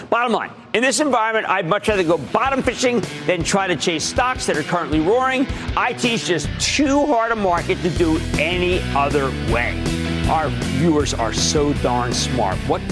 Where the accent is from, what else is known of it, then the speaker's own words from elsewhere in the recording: New Jersey, United States; Finally, October 3rd, Sandy in my home state of New Jersey wanted to know about Opera Limited.